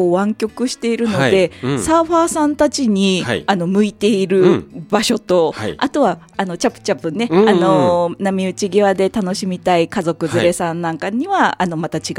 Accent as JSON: {"language": "Japanese", "region": "Chiba", "country": "Japan", "tie": "born or raised there", "said": "私は千葉県生まれ、はい、千葉県育ち、うん、千葉県とは言っても東側、はい、うん、九十九里平野の真ん中あたりの山武市というところで暮らしています"}